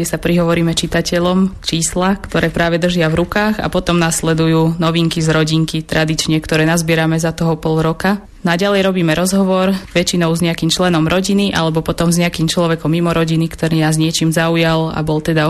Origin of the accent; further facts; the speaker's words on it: Prievidza, Trenčín Region, Slovakia; mám 32 rokov a pochádzam z Prievidze, konkrétne z časti Necpaly, ktoré je dnes už súčasťou mesta, ale kedysi bola samostatnou obcou.